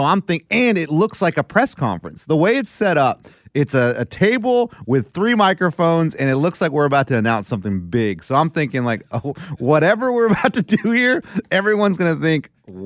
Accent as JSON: {"language": "English", "region": "Wyoming", "country": "United States", "said": "I'm from Wyoming."}